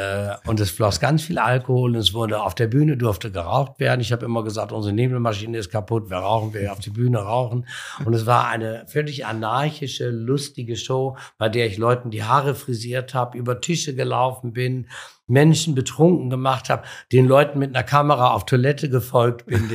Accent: Hamburg, Germany; Ich komme aus Hamburg, ich fahre ja nicht in dieses Kaff, um noch was hier zu lassen.

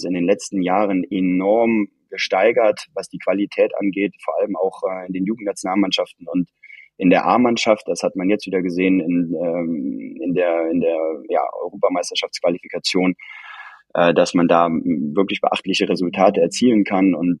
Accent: Rhineland-Palatinate, Germany; Ja, ich komme aus der Ecke Trier

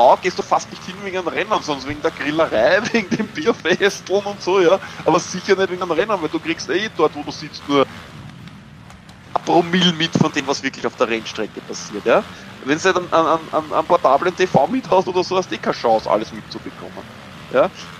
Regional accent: Austria

